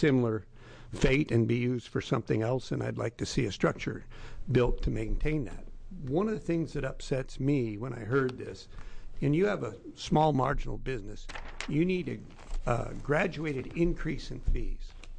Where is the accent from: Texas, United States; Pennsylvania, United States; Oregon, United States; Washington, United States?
Oregon, United States; down in Newport, which is the area I represent. I'm from Lincoln County.